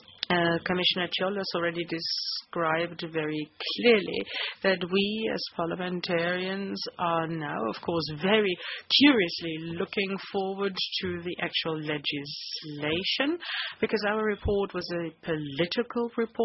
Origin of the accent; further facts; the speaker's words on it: Bavaria, Germany; also Bavaria, my home country